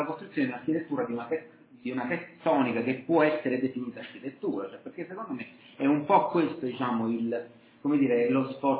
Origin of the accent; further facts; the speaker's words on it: Naples, Campania, Italy; Io anche furbescamente da buon napoletano